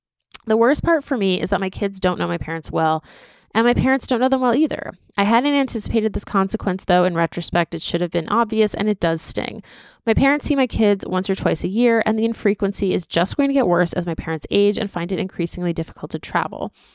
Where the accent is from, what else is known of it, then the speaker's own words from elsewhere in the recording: California, United States; moved away as an adult; now in New York, United States; I grew up in California, but left at age 18 for college. And now I live in New York City with my husband and three kids.